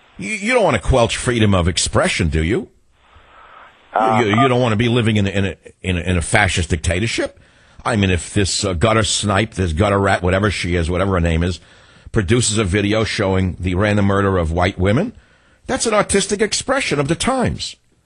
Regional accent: San Francisco, California, United States; Now we're going to move across the country to my hometown of, I'm going to try to say it correctly, San Francisco.

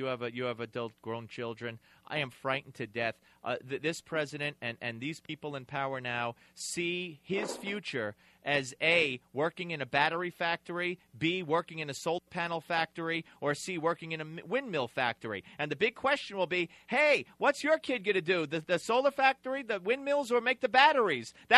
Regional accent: Brooklyn, New York, United States; I grew up in Brooklyn. I lived there my whole life until 10 years ago when my son was born.

